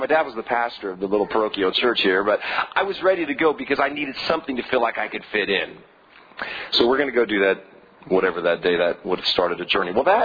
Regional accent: California, United States; I was raised in Northern California by very pious parents, much like Timothy had been by Eunice and his grandmother.

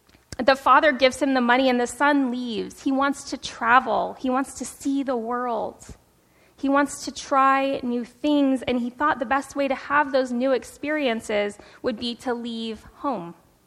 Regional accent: Anchorage, Alaska, United States; now in San Diego, United States; I grew up in Anchorage, Alaska. That's where I was born and raised, and ended up pastoring a Methodist church in rural Alaska

